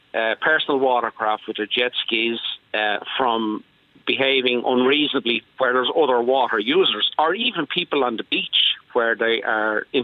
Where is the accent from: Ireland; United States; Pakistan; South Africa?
Ireland; Dublin, Leinster; I'm from the Donegal end of Ballyfermot.